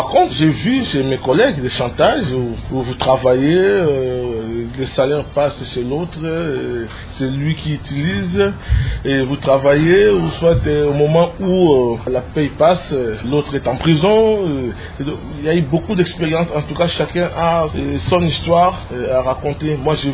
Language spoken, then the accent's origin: French; DR Congo; moved away as an adult; now in France; on s'est de Mbanga. Je suis congolais, marié, père de 3 enfants, vivant en France et espérant un jour gagner le pays.